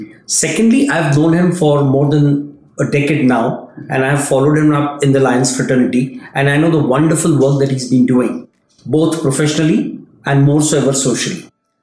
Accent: India; I hail from India.

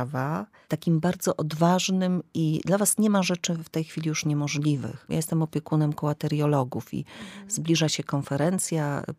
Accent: Ostrów Wielkopolski, Greater Poland Voivodeship, Poland; ja pochodzę z Ostrowa Wielkopolskiego, zakładałam, że wrócę do Ostrowa i będę nauczycielem.

